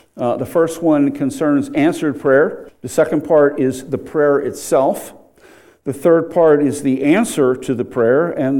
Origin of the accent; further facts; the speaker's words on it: Pennsylvania, United States; I want to do it in Pennsylvania, not because it's my home state